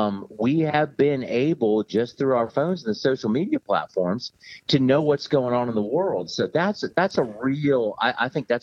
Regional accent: Washington, District of Columbia, United States; now, I grew up in Washington, D.C.

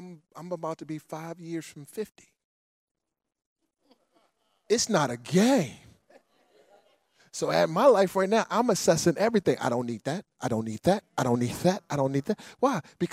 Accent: Park Heights, Maryland, United States; I grew up in Park Heights, and you grew up in Park Heights, you would go to Cinderella's. Cinderella's is where you went and got your sneakers.

